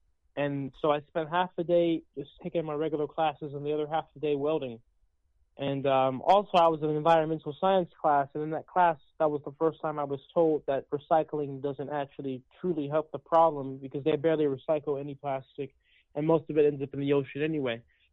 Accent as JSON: {"language": "English", "region": "Georgia", "country": "United States", "said": "I'm from Douglas County."}